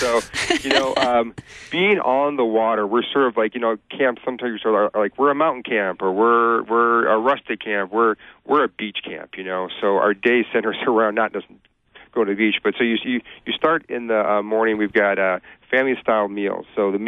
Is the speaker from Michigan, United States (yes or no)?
yes; Detroit, Michigan, United States; You know, I'm from the Detroit area, but I have to say northwest part of Michigan is beautiful.